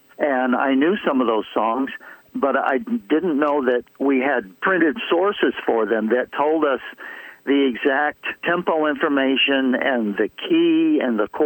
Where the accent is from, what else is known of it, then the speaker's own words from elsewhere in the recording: Michigan, United States; also born or lived in Kentucky; I was born in Kentucky, but I went to school in Michigan.